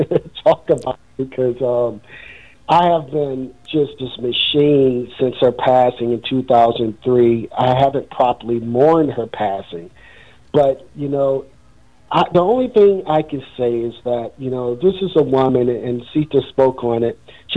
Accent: Baton Rouge, Louisiana, United States; I grew up in Baton Rouge, Louisiana. And so the story was often used in my family's household to teach me about the racism that still exists.

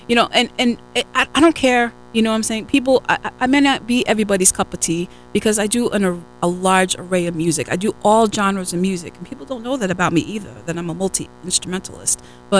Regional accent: New England, United States; All right, so I'm from New England, right?

